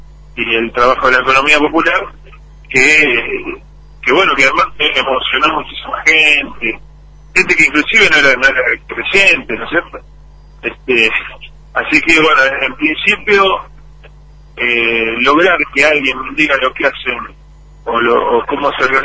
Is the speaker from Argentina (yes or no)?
yes; Argentina; como argentino, qué sé yo, como mucha sangre, me llena de orgullo